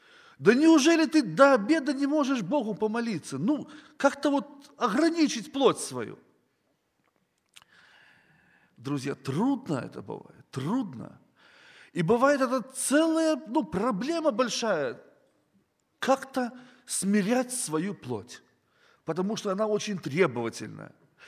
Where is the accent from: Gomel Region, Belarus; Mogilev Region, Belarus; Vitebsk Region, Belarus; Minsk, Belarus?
Mogilev Region, Belarus; Mogilev; Я из Белоруссии, из города Могилева.